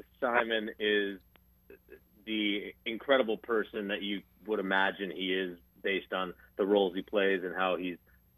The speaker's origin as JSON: {"language": "English", "region": "New Hampshire", "country": "United States", "tie": "born or raised there", "said": "I grew up in New Hampshire, so just south of you guys."}